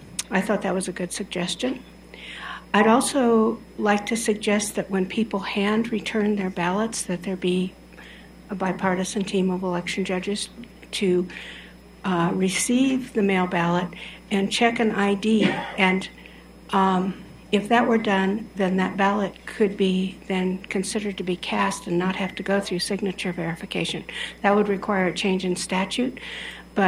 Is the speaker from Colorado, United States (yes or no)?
yes; Colorado, United States; I'm from Boulder County.